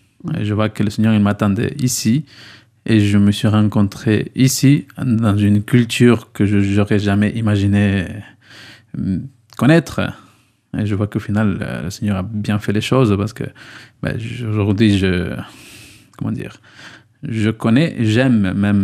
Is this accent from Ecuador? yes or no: yes; Ecuador; now in Bayonne, France; je viens de l'Équateur, j'ai 30 ans. Bon, je viens d'une famille de 9 enfants, moi je suis le 7e, alors entre le petit. Et voilà, je suis à Bayonne depuis 9